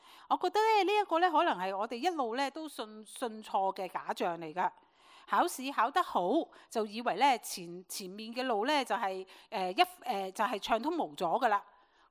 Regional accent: Hong Kong; 我们香港人来的嘛

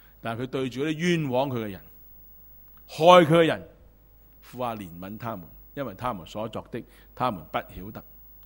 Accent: China; 我们中国人都会说啊，老不老以及人之老

